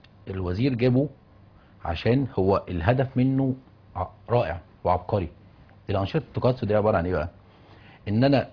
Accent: Egypt; انت ليه تجيبه من اليابان اللي هي كوكب لوحده تطبقه عندنا في مصر؟

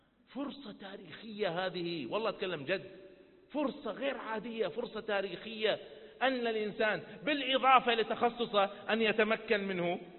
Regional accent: Kuwait

